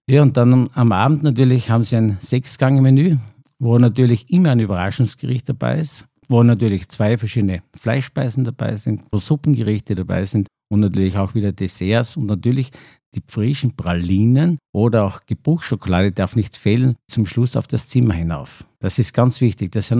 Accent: Styria, Austria; Ich komme aus der Obersteiermark, aus der Gößergegend, sagen wir

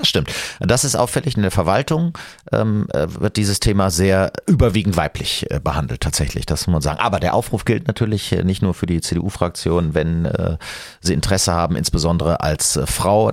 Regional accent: Oberdollendorf, North Rhine-Westphalia, Germany; Ich selber komme aus dem Talbereich, ich komme aus Oberdollendorf, da bin ich geboren, da wohne ich schon immer

